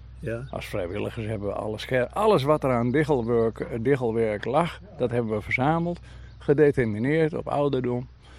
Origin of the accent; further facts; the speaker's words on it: Groningen, Netherlands; moved away as an adult; Ik kom uit het Oldambt, uit Groningen.